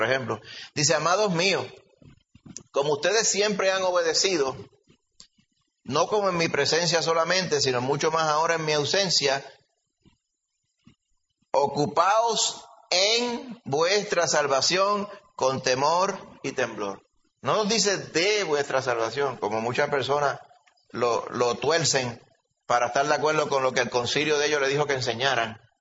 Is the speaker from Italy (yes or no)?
no; Puerto Rico; Aparte de nosotros como puertorriqueños pensar que era un listo.